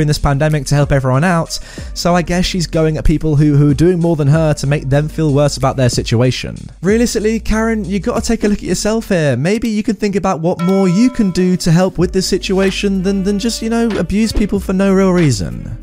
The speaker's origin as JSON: {"language": "English", "region": "London", "country": "United Kingdom", "said": "As a Londoner myself, guys, I'm not sure how I feel about this, but it does make sense."}